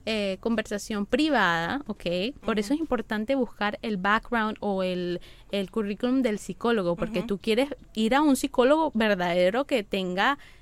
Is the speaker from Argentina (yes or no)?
no; Colombia; los latinos, nosotros, yo soy de Colombia